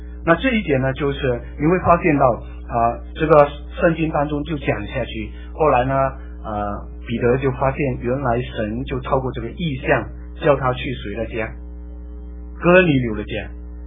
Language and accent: Chinese; China; 我们中国人